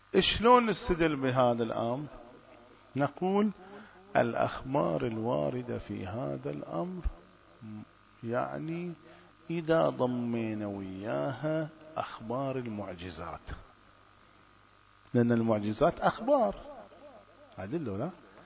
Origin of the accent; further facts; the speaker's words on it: Bahrain; رأس البر عندنا في البحرين، صار فيضان